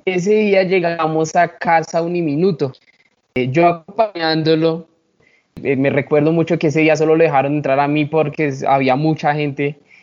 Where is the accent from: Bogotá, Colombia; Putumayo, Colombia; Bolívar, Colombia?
Bogotá, Colombia; Mis papás, los dos son oriundos de allá. Yo sí nací acá en Bogotá, tengo una hermana, los dos somos 100% bogotanos.